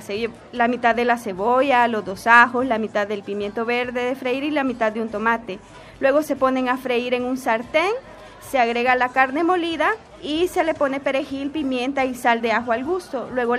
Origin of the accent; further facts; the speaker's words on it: El Salvador; yo, que soy salvadoreña